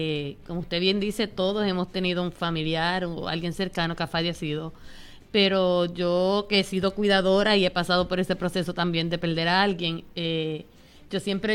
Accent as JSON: {"language": "Spanish", "country": "Puerto Rico", "said": "porque aquí nosotros como buenos puertorriqueños"}